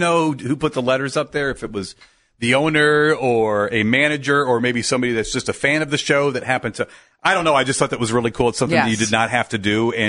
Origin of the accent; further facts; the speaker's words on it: Akron, Ohio, United States; now in Cleveland, United States; Being born and raised in Akron and then moving here, it's amazing the difference of the 40 miles.